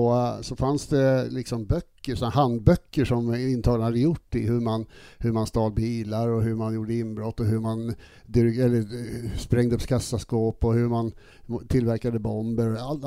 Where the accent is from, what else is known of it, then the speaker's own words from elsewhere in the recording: Skåne, Sweden; now in Stockholm, Sweden; Och sen så var jag liksom tjock och fet och jag var skåning. Mm. Kom till Stockholm liksom och blev retad och så.